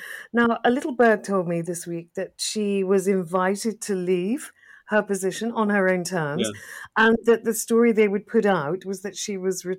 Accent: Wales, United Kingdom; My parents used to sing that as well, but I thought it was because we are a Welsh family.

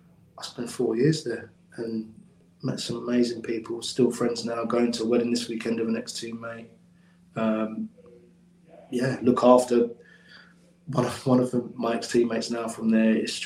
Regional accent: Wales, United Kingdom; I consider myself as Welsh. I mean, I spent every summer holidays back there at my nan's. My mum's obviously full Welsh. My mum lives back there now.

